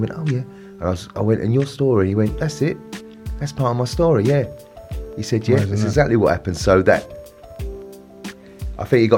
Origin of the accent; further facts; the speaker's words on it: Pitsea, East of England, United Kingdom; born there; I was born in a little town called Pitsea, which satellites off of Basildon, you know, and I was born at home, you know, ex-council ass.